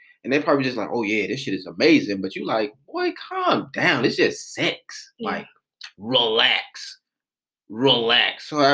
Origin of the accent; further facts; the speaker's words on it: Atlanta, Georgia, United States; I got to, I'm from Atlanta.